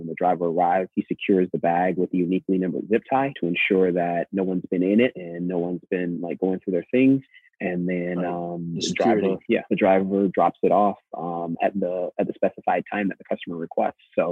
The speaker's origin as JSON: {"language": "English", "region": "Florida", "country": "United States", "also_born_or_lived": "California", "said": "I'm originally from Florida, went to college and undergrad there, then moved to California after undergrad, went to law school and graduate school out in California, so spent some time there."}